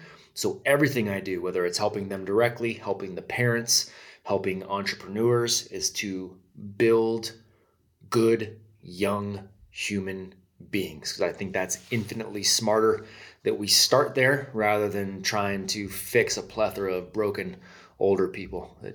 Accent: California, United States; we grew up in California, so we say it all weird.

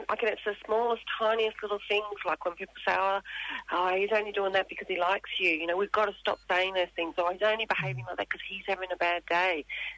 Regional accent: Adelaide, South Australia, Australia; So I'm a proud young Kanjara Wirangal woman. I'm from South Australia, Adelaide, Sojourner Way. And I now live on the lands of the people of the Kulin Nation

